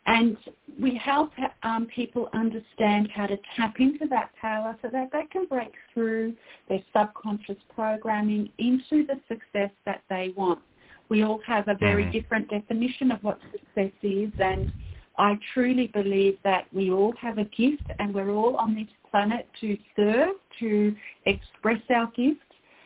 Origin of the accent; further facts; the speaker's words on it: Australia; born there; I came from a migrant family, so obviously, I live in Australia. I was born in Australia of migrant parents from Serbia. So the surname is from Serbia